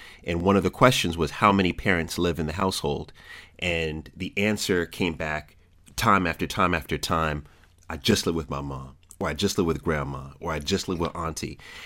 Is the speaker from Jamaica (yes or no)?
yes; Jamaica; And I'm Jamaican, you know, I have more than one job.